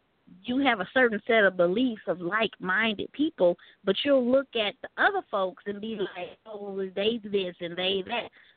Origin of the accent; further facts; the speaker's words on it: California, United States; also born or lived in Gary, United States; I'm from Gary. Left Gary, went to California. Spent the majority of my childhood there. Went back and forth a lot. And so I was exposed to various things in Inglewood and in Gary and Chicago